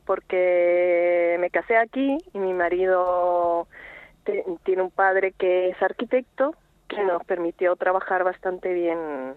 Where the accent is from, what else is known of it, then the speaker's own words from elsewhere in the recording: Madrid, Community of Madrid, Spain; Pues yo vivía con mis padres cerca de Santiago Bernabéu, en Chamartín, y ya cuando me fui a vivir sola, cerca de la Plaza Santa Ana.